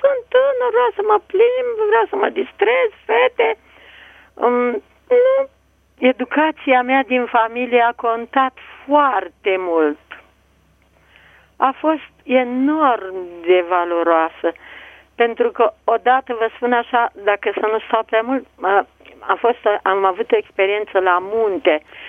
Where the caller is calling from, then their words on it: Bucharest, Romania; din București.